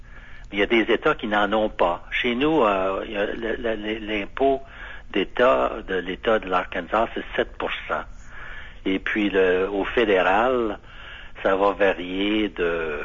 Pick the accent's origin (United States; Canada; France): Canada; Montreal, Quebec; si je dis que je suis de Montréal, les gens disent que ouais, c'est au Canada